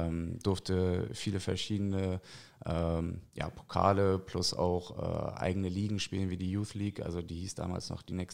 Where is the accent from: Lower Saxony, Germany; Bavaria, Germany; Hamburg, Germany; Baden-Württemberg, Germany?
Hamburg, Germany; Ja, ich bin in Hamburg aufgewachsen, im Hamburger Westen.